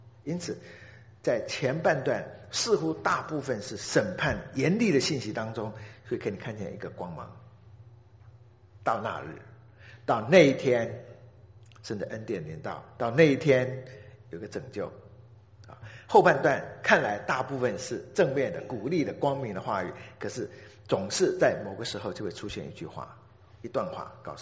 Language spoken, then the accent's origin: Chinese; China; 一个图画是在我们中国人哈，我们中国有个阴阳观念哈，阴阳黑白。